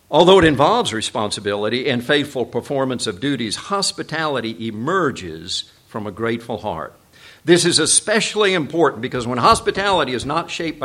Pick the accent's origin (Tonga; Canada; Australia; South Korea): South Korea; the way I was raised in Korea.